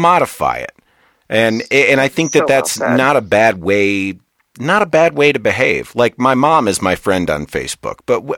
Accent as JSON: {"language": "English", "region": "Michigan", "country": "United States", "tie": "born or raised there", "said": "I grew up in Michigan, and so it's kind of, I completely get it."}